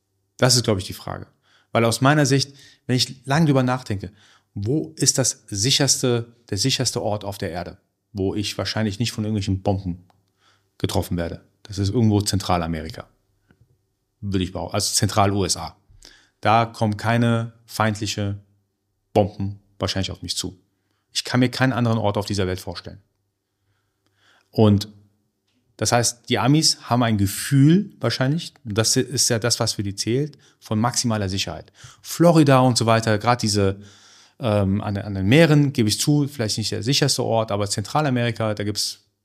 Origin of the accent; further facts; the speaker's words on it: Iran; Also ich als Iraner